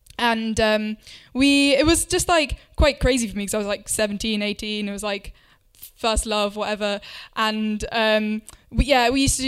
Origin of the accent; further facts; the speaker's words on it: Winchester, South East England, United Kingdom; I was at a music festival near my hometown of Winchester.